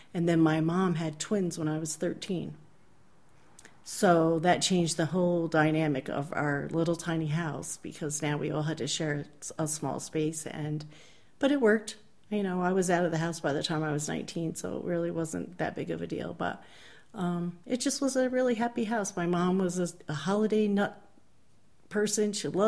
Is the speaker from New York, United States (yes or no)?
yes; Hudson, New York, United States; I grew up there. I grew up in Hudson.